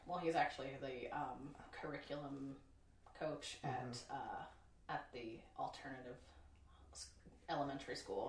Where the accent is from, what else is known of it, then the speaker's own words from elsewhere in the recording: Mexico, Missouri, United States; I'm from Mexico, Missouri.